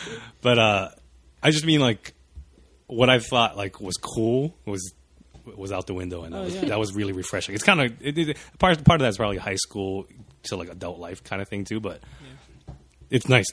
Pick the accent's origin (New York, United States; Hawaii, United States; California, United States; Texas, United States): Hawaii, United States; moved away as an adult; When I went to college, you know, when I came from Hawaii, like, I didn't know anyone. That's a huge move